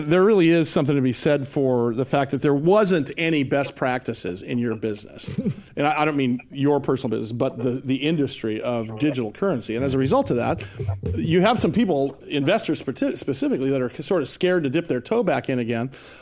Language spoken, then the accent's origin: English; San Diego, California, United States; Russ and I were born and raised in San Diego. In fact, we're the only two left in the city because everyone else migrates here.